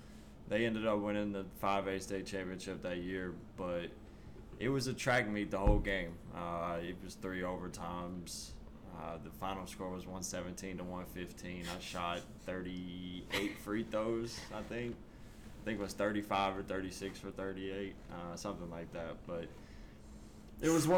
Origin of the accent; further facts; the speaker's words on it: Arkansas, United States; I grew up in a town of 1,100 people. My graduating class was 52. So super small.